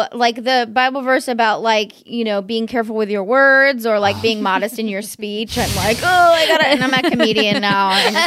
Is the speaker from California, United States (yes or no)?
yes; California, United States; When I was a kid, I grew up in the Bay Area. We lived a block from a Baptist church, which was also a school and a preschool.